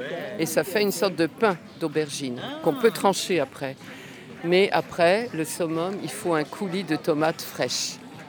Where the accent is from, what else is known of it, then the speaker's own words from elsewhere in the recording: West, France; Je suis de l'Ouest à moi